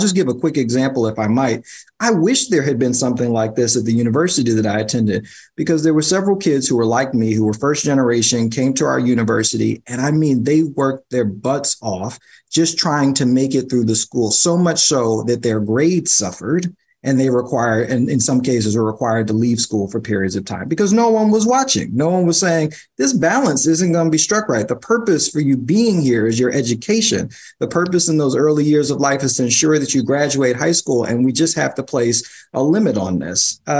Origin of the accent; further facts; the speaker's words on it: New York, United States; I'm a New Yorker. So it's kind of like the government's always in your business.